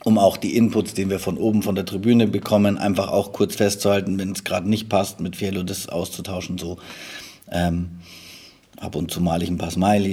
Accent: Munich, Bavaria, Germany; ich bin in München aufgewachsen, also geboren sogar und aufgewachsen

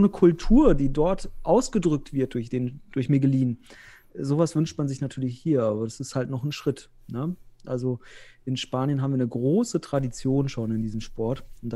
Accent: North Rhine-Westphalia, Germany; now in Osnabrück, Germany; ich komme aus Westfalen. Ja, nee, ich wohne ja im nördlichsten Zipfel Westfalens, im früheren nördlichsten Zipfel in Osnabrück

